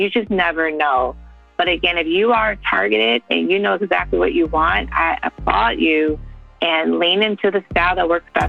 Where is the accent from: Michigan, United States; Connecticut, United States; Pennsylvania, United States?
Michigan, United States; Detroit; and I'm from Detroit, right? So I have a pretty good understanding of geography there.